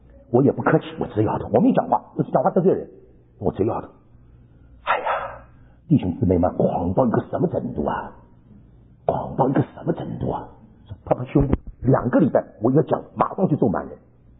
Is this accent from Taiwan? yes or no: no; China; 因为我中国人